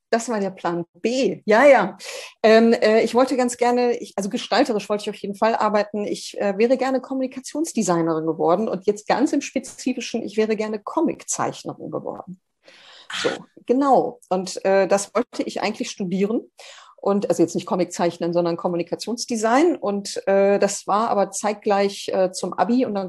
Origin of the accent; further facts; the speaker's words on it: North Rhine-Westphalia, Germany; Ich komme ja aus dem Ruhrgebiet und da war das damals noch so.